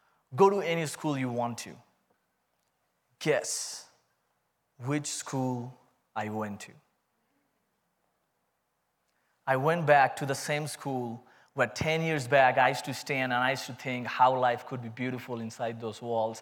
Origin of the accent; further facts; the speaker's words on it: India; accent: Indian; That's my Indian accent coming out.